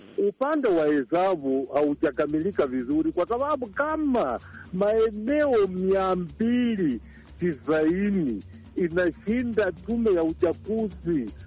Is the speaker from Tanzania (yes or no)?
no; Malakisi, Bungoma County, Kenya; ninatoka sehemu inaitwa Zango Malakisi, Bungoma County.